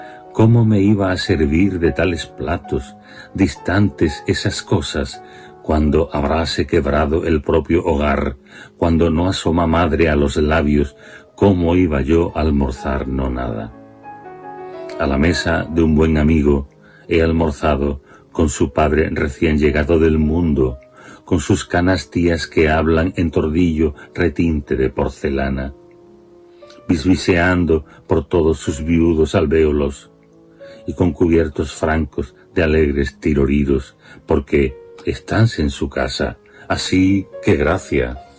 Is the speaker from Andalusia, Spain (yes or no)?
yes; San Fernando, Andalusia, Spain; a mis poetas de la isla de donde yo soy, a los grandes poetas de San Fernando, de la isla